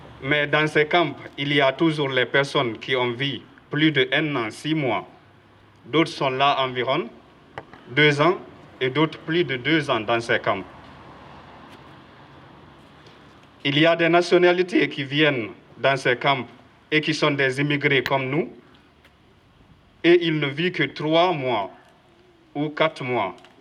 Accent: Senegal; Je viens du Sénégal. Je vis dans ce camp pendant 1 an, 6 mois.

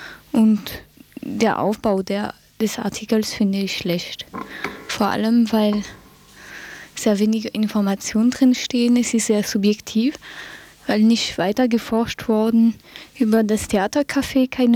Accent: France; Weil ausgerechnet, weil ich Französin bin

